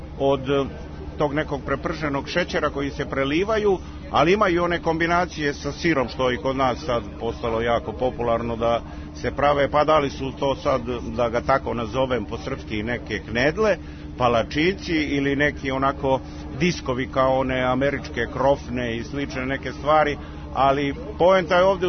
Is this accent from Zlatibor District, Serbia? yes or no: yes; Zlatibor District, Serbia; pošto sam ja rodom sa Zlatibora, mi smo poznati gurmani